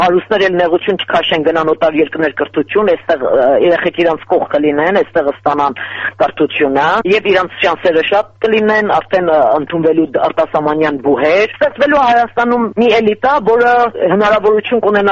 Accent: Iran; Ես ինքս պարսկահայ եմ, ինքս սովորել եմ հենց այդ կարգի դպրոցում, որի մասին խոսքա գնում։

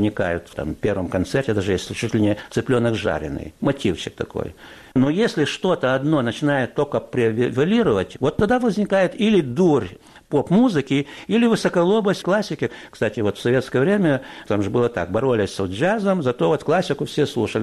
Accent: Kyiv, Ukraine; Я днепровский. Дело в том, что все детство тут, я на Сеном базаре жил, Яры вот эти, сразу раз, выходишь там, Днепр.

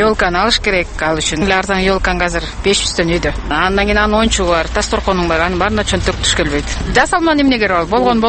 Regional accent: Bishkek, Kyrgyzstan; мен Бишкектикмин.

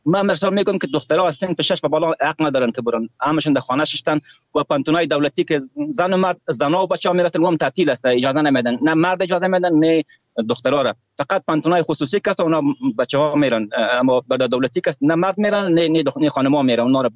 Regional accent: Afghanistan

